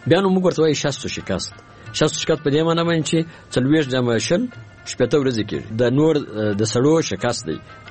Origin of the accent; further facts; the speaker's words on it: Helmand, Afghanistan; زه چې د هلمند یم، د هلمند خلک ورته تور څېله او سره څېله وایي